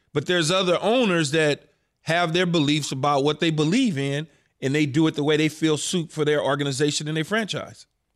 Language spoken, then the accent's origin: English; Los Angeles, California, United States; I grew up in South Central LA.